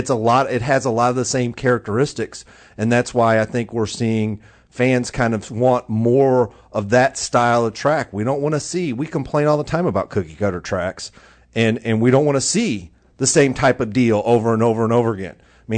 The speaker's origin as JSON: {"language": "English", "region": "Michigan", "country": "United States", "tie": "born or raised there", "said": "I mean, I know I came from Michigan. I went to Toledo Speedway, which is a half mile track. I went to Flat Rock. It was a quarter mile track."}